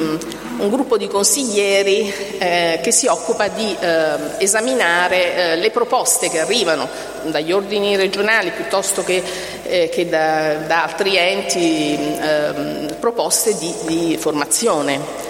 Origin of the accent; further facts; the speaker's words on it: Boscoreale, Campania, Italy; born there; Io appunto sono nata qui, a Bosco Reale, precisamente a Passanti, che è una contrada proprio qui vicino.